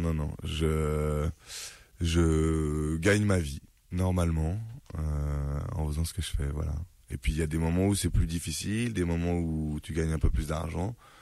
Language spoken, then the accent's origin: French; Ivry, Île-de-France, France; Et puis moi je suis né à Ivry, j'ai grandi à Ivry, donc je connais plein de choses ici et je connais beaucoup de gens.